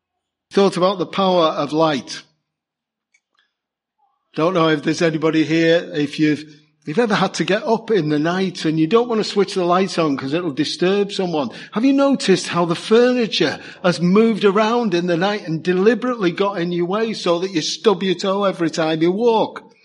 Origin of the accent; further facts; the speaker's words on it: Liverpool, North West England, United Kingdom; I'm a big city boy. I'm from Liverpool.